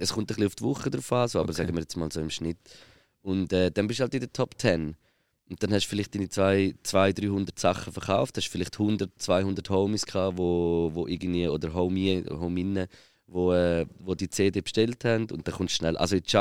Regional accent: Switzerland; Und als Schweizer ist es halt mega schwierig, überhaupt in die Single Charts reinkommen.

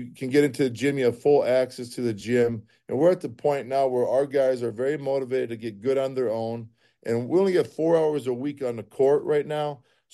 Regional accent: Michigan, United States; And I'm from the Midwest. I'm from Michigan.

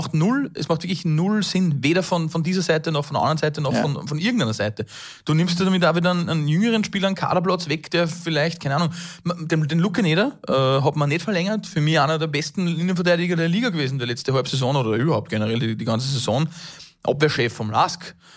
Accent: Upper Austria, Austria; Und wir sind Oberösterreicher

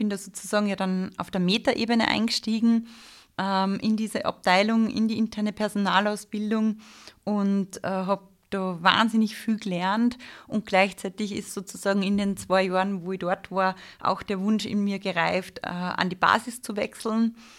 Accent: Upper Austria, Austria; Ja, ich komme ursprünglich aus dem Mühlviertel, Oberösterreich, Linzer Gegend, habe dann nach der Matura in Linz Wirtschaftspädagogik auf Erwachsenenbildung spezialisiert, studiert.

